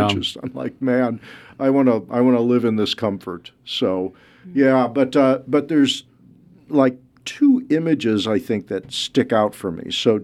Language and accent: English; Missouri, United States; And, you know, I'm from Missouri. There are no mountains. There's barely a hill.